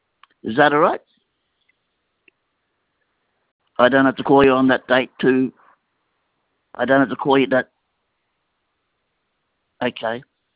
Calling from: Brisbane, Queensland, Australia; I'm calling from Brisbane.

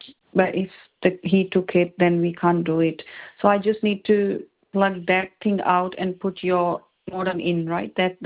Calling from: Sydney, New South Wales, Australia; Hi, I'm calling from Sydney.

